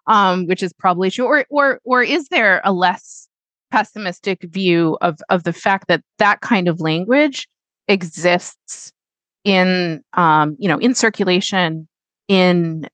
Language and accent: English; Canada; as a Canadian